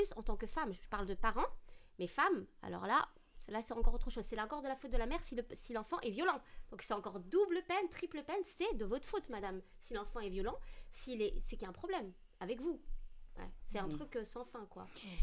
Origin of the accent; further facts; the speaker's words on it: France; Moi, j'habite en France, je suis française, donc je dis ce qui se passe en France.